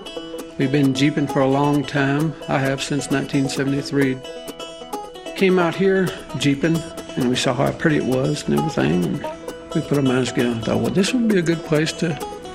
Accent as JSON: {"language": "English", "town": "Nashville", "region": "Tennessee", "country": "United States", "accent": "drawl", "said": "I'll tell them, I'm from Nashville, Tennessee. And they'll say, well, we could tell you weren't from here because you kind of got a drawl, they'll tell me."}